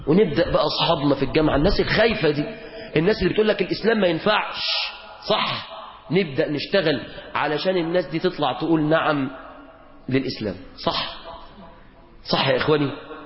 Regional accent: Egypt; اللهم احفظ بلادنا مصر

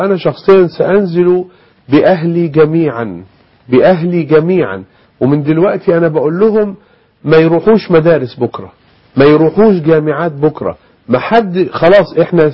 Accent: Egypt; أنا مواطن مصري، أنا ما أنا إلا شخص عادي زي بقية الناس.

